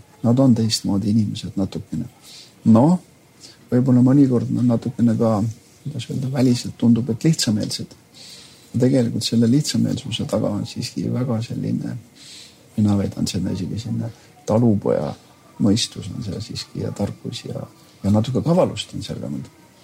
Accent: Saare County, Estonia; ma olen saarlane. Nüüd kõik tunnevad ise ära. Aga ma olen uhke küll sellele. Sisemuses ma olen uhke ja ma ei käige sellega kelkimas, aga ma tean, et ma olen sealt siiski tulnud

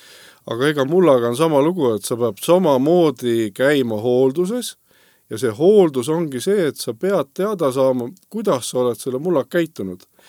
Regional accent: Saare County, Estonia; Ja minul muidugi ei olnud mingit tahtmist raisata oma terved suve Tartus, olles saarlane.

